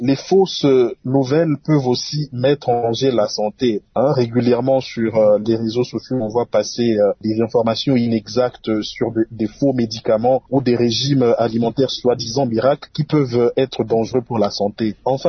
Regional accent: DR Congo; ici chez nous en République démocratique du Congo

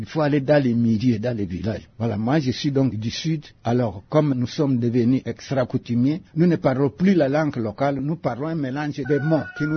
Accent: Kinshasa, DR Congo; Regardez, je viens de Kinshasa.

